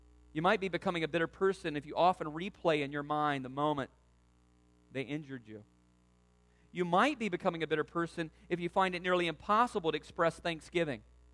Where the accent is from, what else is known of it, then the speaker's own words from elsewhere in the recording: the South, United States; Now I've told you I'm from the South, and other people from the North know about him too, but down South we love little Jeff Foxworthy.